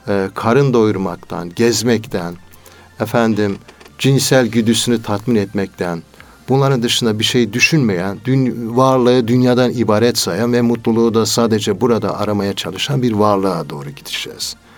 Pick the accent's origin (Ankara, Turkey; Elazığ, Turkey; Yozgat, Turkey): Elazığ, Turkey; Elazığ'a yönelik, ben Elazığlıyım.